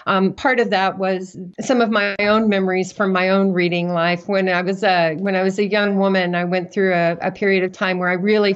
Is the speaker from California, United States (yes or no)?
no; Odessa, Texas, United States; when I was growing up in Odessa, it was also a deeply segregated and deeply racist town.